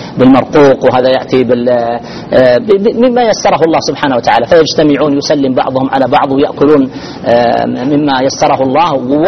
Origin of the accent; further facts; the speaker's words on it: Ar Rass, Al-Qassim, Saudi Arabia; لكن القصيم أنا أذكر قبل تقريبا 35 سنة لما بدأت بالوعي، يعني القصيم كانت قريتنا الرس كما كان الناس قبل 100 سنة و200 سنة.